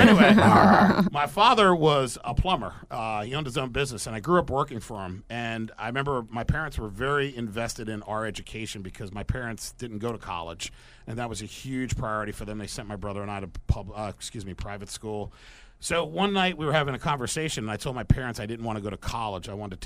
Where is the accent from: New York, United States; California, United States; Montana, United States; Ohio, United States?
New York, United States; Stony Brook; Stony Brook, Center Ridge area.